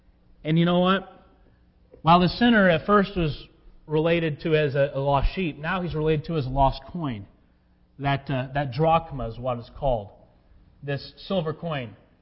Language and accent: English; United States; born there; Yes, I was born in America.